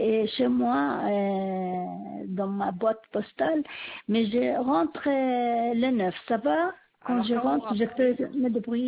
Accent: Palestine; French is a second language; now in France; avant de partir en voyage à mon pays d'origine, Palestine

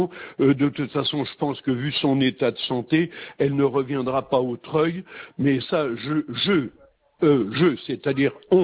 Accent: Marseille, Provence-Alpes-Côte d'Azur, France; born there; Vous avez de la chance, je suis né à Marseille.

